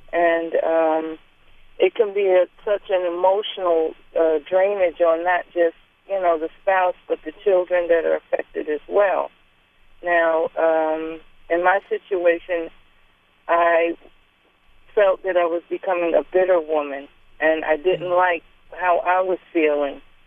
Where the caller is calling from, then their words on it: Willingboro, New Jersey, United States; Good morning. … I'm from Willingboro, New Jersey.